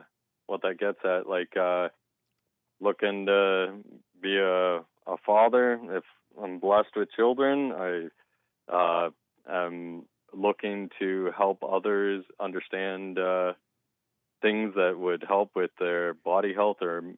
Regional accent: Canada; from Canada.

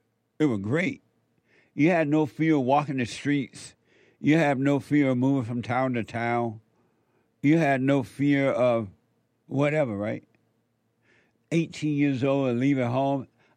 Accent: Alabama, United States; moved away; also born or lived in Indiana / California; I moved from Alabama to Indiana, from the plantation to Indiana, got a job for 2 weeks, flew out to California on my own, paid my way.

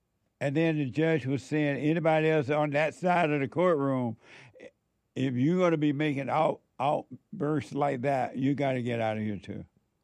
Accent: Alabama, United States; I'm from Barber County, Alabama.

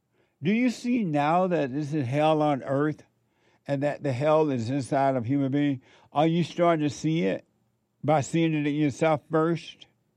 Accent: Alabama, United States; I remember as a kid growing up in Alabama, because we didn't have street lights, right?

